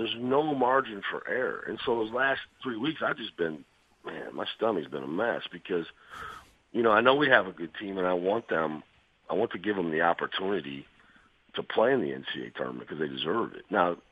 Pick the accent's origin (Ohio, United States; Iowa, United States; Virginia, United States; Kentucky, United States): Iowa, United States; also born or lived in Kansas; growing up in the north, growing up in Iowa, Kansas, you know, most of us have a basement.